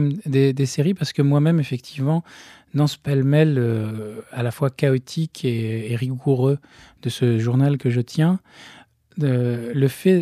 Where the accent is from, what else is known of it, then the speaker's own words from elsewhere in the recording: Belgium; là d'où je viens, en Belgique